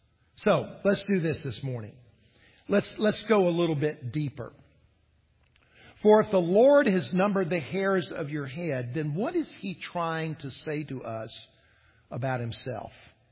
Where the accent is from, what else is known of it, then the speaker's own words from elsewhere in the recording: Columbia, South Carolina, United States; I grew up here in South Carolina, and I grew up in Columbia.